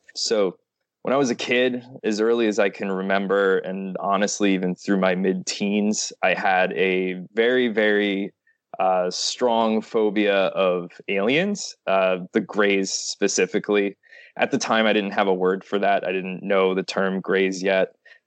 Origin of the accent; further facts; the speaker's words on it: Long Island, New York, United States; So as I said, I'm from New York. I'm east of New York City on Long Island. And from what I've read online, the area of Long Island that I'm from, it's known for being a sort of hotspot area for UFO sightings